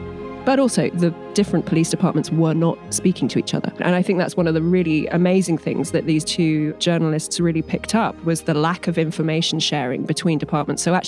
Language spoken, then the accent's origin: English; England, United Kingdom; I'm English.